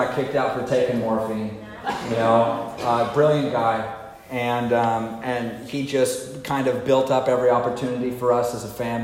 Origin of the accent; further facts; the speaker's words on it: Tacoma, Washington, United States; I was born in Washington State. I was born in Tacoma and raised up in the Pacific Northwest.